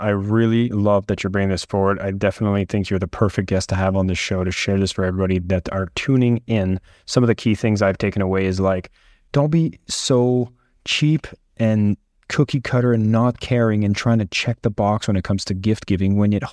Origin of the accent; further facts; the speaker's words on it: Canada; obviously I'm French Canadian, so I do love cheese.